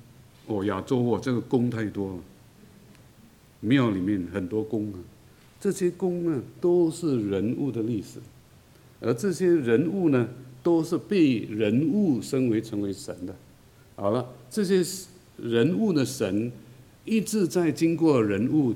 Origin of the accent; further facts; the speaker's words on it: China; 我是中国人的，所以我说我们中国人啊，不是，我们是华人